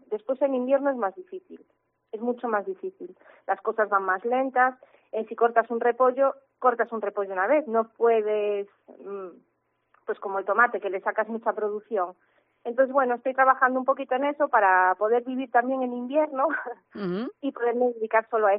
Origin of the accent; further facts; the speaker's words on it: As Pontes, Galicia, Spain; Yo soy de Aspontes, pero tengo mi huerta a 7 minutitos de Aspontes en el concello de Xermade, en Roupar, que está en la provincia de Lugo, pero bueno, está justo pegado a Aspontes.